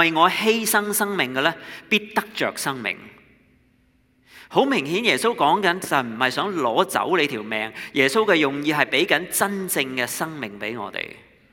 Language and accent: Chinese; China; 我们是中国人，我们对这些东西很敏感。